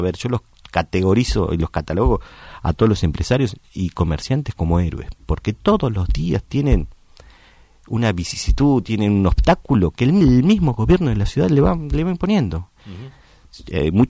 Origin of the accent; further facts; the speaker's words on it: Argentina; El día que entendamos que eso somos los argentinos, ¿sí? Que somos el mejor pueblo del mundo, porque es la mezcla